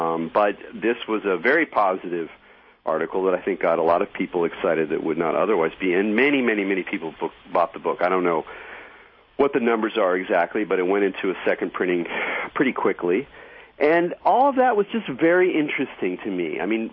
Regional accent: California, United States; calling this week from my home state of California.

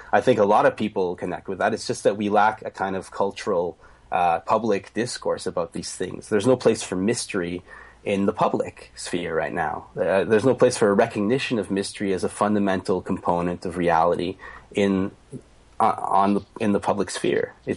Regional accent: Canada; you know, like I'm French Canadian. So, I mean, my ancestors, all they did was get together in kitchens and sing songs.

